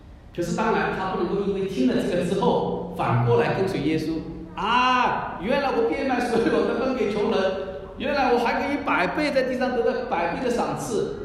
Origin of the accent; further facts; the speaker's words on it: China; 所以在我们中国人来说叫做汉奸卖国贼。